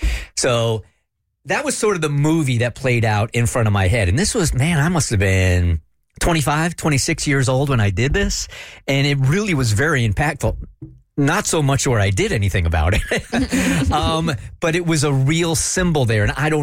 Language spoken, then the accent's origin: English; California, United States; You know, I'm from California. I believe in all this woo-woo stuff.